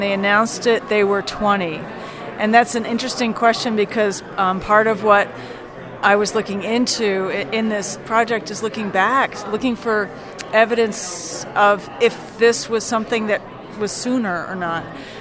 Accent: Philadelphia, Pennsylvania, United States; now in Toledo, United States; Actually, that's where I live. It's not really where I'm from. I grew up in Philadelphia, so I'm not a nice Midwesterner.

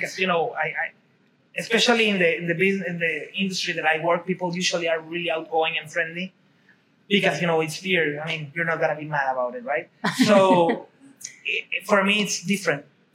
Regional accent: Tijuana, Baja California, Mexico; And when he got to Tijuana, my hometown, he fell in love with the city, he stayed there.

